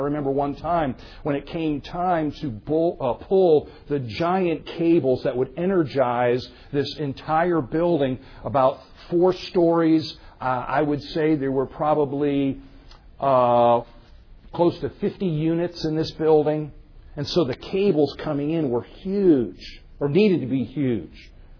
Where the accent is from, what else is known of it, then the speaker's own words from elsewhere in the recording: Pennsylvania, United States; Dr. Hankin said I was from Pennsylvania. I was not from Philadelphia. I was from the other town.